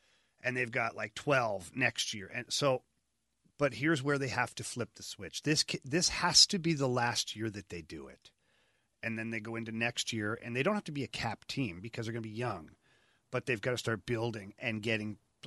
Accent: Ottawa, Ontario, Canada; But either way, go back to Ottawa, my hometown.

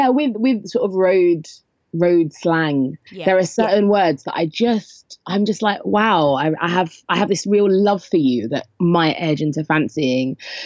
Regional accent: London, United Kingdom; I'm from Southeast London.

